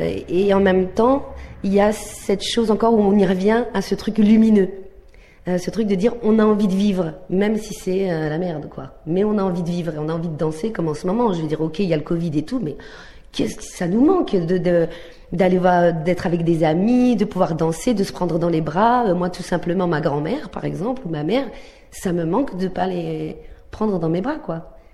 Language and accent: French; Nouvelle-Aquitaine, France; born there; Je suis née en Charente.